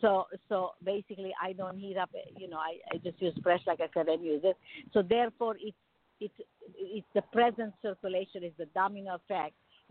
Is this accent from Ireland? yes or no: no; Romania; English is a second language; now in United States; growing up in Romania, we didn't have abundance of everything, not as much as in the U.S.